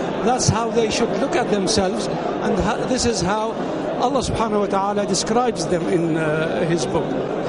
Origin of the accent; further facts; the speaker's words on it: Syria; now in London, United Kingdom; I'm from originally from Syria, but I have lived in London more than half of my life.